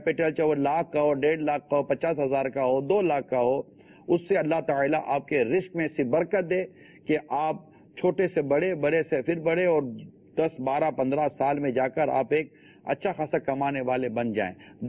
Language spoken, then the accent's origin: Urdu; Karachi, Sindh, Pakistan; born there; پاکستان جہاں یہ میری ولادت بھی، مطلب میں پیدا بھی یہی ہوا ہوں باب المدینہ کراچی میں